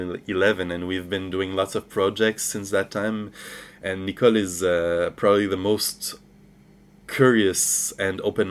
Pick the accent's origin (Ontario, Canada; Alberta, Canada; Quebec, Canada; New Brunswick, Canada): Quebec, Canada; Montreal; I come from Montreal or Jujage